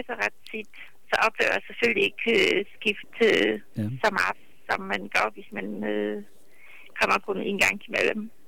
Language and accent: Danish; Poland; Danish is a second language; now in Denmark; Fordi jeg kommer fra Polen, så kunne jeg ligesom vise dem de spændende steder.